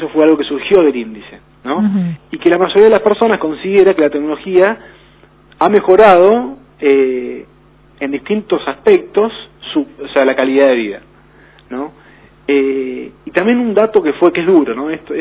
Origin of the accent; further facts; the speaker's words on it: Argentina; que somos los argentinos